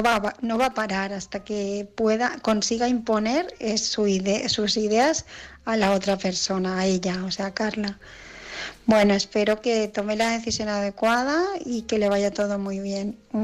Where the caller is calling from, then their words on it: Barcelona, Catalonia, Spain; de Barcelona